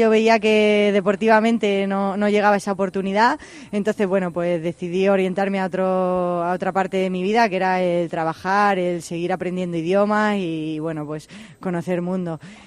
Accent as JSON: {"language": "Spanish", "town": "Talavera de la Reina", "region": "Castilla-La Mancha", "country": "Spain", "said": "No, soy de Talaverana."}